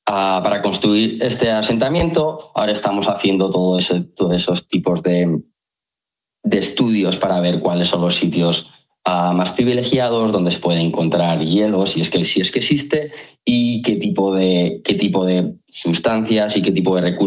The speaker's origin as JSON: {"language": "Spanish", "town": "Alfaro", "region": "La Rioja", "country": "Spain", "said": "yo soy un chico de Alfaro, que queda muy lejos de Tokio."}